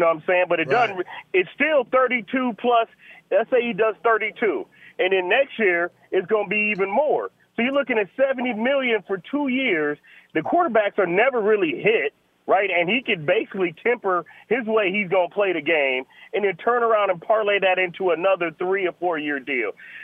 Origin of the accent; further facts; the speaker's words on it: Cleveland Heights, Ohio, United States; born there; now in Kalamazoo, United States; One, Chris, I was born in Cleveland Heights, my brother.